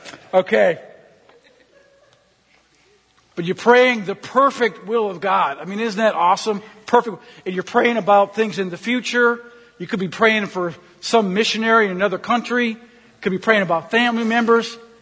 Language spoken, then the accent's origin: English; Minnesota, United States; I'm constantly checking on Minnesota because I'm from Minnesota.